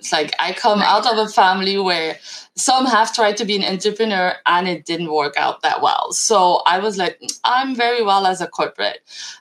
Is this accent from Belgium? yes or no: yes; Belgium; So I grew up in a very tiny village in Belgium, 2,000 inhabit